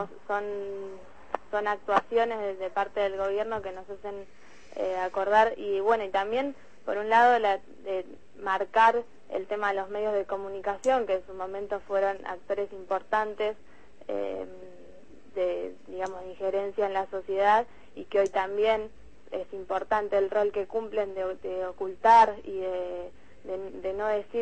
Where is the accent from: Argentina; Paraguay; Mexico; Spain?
Argentina; Bariloche, Río Negro; now in La Plata, Argentina; Soy de Bariloche.